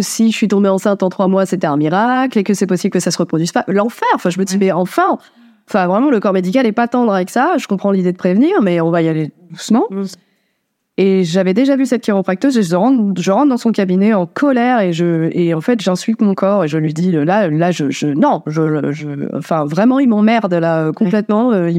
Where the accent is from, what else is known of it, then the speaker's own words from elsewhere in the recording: Dunkirk, Hauts-de-France, France; born there; je vais jeter sur le port de Dunkerque parce que je suis née à Dunkerque.